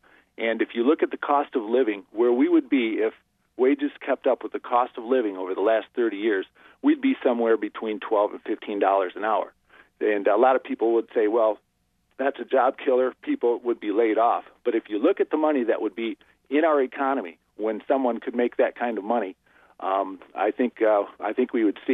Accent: Dowagiac, Michigan, United States; I was born and raised here in Dowagiac, and like I say, I own a business here.

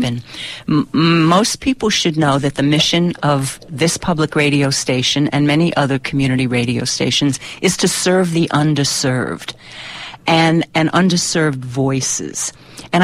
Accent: Bronx, New York, United States; I did a World Beat show where I infused a lot of Latin music that I grew up with in the South Bronx.

